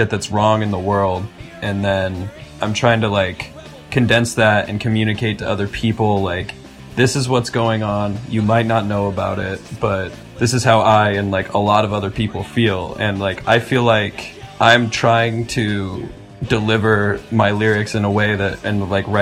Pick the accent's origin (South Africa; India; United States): United States; Utah; now in Germany; So growing up in Utah and then moving to Germany was the biggest like culture shock anyone could really have